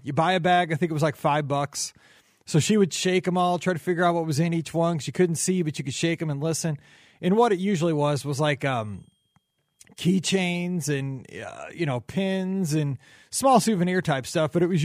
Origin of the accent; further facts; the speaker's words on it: St. Louis, Missouri, United States; summer memories of growing up in the Midwest, kind of crazy stuff we did here around St. Louis's kids.